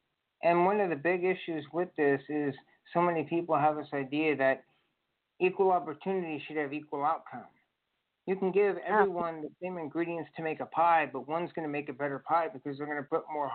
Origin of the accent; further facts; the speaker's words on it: Lafayette, Indiana, United States; I'm from Indiana, Lafayette, where Purdue University is.